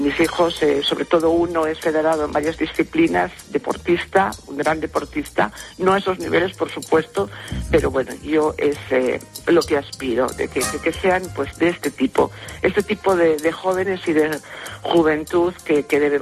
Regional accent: Oviedo, Asturias, Spain; soy de Oviedo

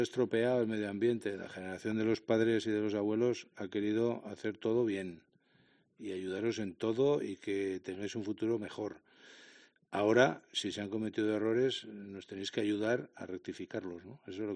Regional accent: Pamplona, Navarre, Spain; Todos somos de Pamplona y tenemos que trabajar porque Pamplona vaya para arriba.

